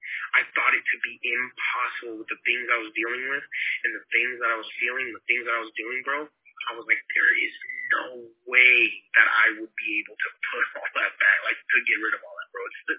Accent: Portland, Oregon, United States; us growing up in Portland in the ghetto like we did, as little kids, bro, like, in those apartments under the bridge

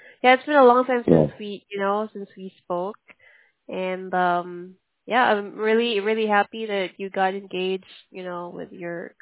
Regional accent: Central Visayas, Philippines; I'm from Cebu. I'm here.

